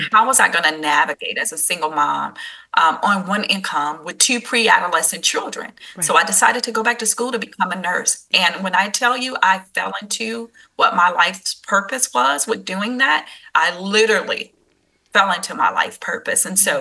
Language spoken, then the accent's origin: English; Chicago, Illinois, United States; So I am a native of Chicago. Born and raised in Chicago, a mom of two phenomenal children